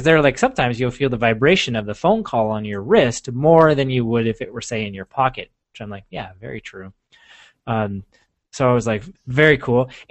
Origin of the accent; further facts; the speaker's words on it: United Kingdom; I'm British. I don't care.